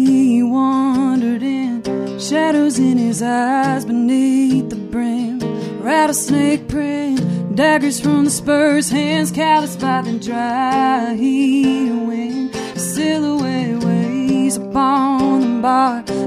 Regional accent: Sulphur Springs, Texas, United States; I'm from Sulphur Springs, Texas.

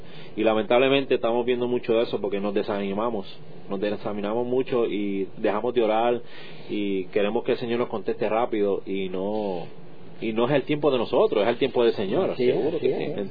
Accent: Puerto Rico; now in Orlando, United States; yo llegué de Puerto Rico un martes

